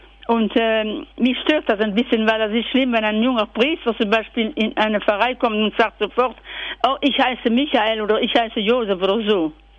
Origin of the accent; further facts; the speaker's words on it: Belgium; first language French; German is a second language; Ich bin auch aus Belgien, spreche Französisch sonst.